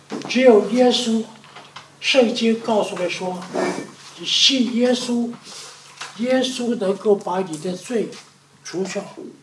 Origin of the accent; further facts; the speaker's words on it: China; 所以我们中国人说行尸走肉